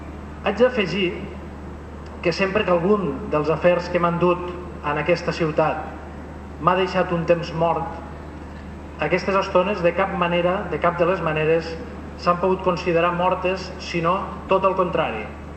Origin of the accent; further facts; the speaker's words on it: Catalonia, Spain; Els del sud, jo sóc de les Terres de l'Ebre, hem vingut tradicionalment a la capital tarragonina per qüestions administratives i oficialesques